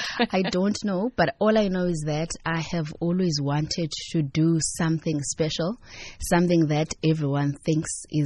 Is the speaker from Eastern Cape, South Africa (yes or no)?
yes; Mthatha, Eastern Cape, South Africa; So, yeah, I grew up in Mthatha, but I was raised by my aunt, not my mom.